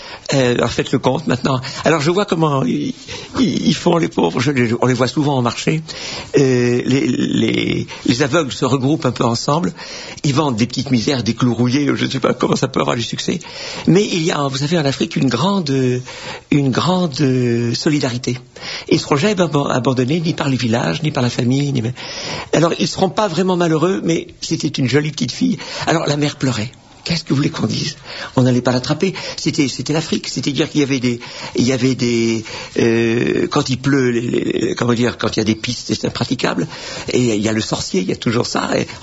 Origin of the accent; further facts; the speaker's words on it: France; Eh bien, je me promenais très facilement. En tant que Français, il n'y a pas de problème.